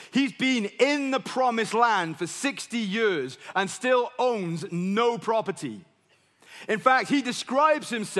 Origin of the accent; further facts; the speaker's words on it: Wales, United Kingdom; So I grew up in Wales. It's hard to tell, isn't it?